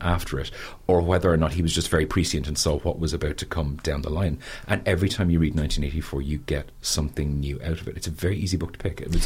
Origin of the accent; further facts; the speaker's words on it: Crumlin, Leinster, Ireland; But, you know, I grew up in Crumlin, so our church was huge.